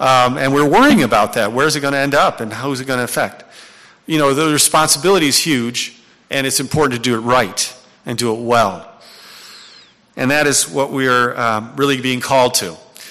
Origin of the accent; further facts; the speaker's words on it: Netherlands; You know, I know in the Netherlands, if I go visit my home country, we eat raw herring.